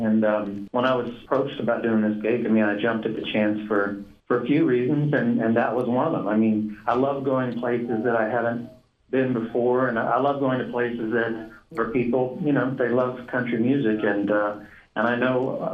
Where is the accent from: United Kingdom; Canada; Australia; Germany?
Canada; now in United States; I mean, I'm from Canada originally.